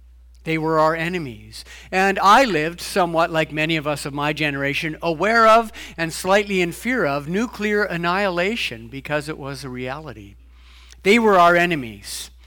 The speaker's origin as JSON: {"language": "English", "town": "Edmonton", "region": "Alberta", "country": "Canada", "tie": "born or raised there", "said": "I grew up in Edmonton, and so our diversity was, are you Ukrainian or not?"}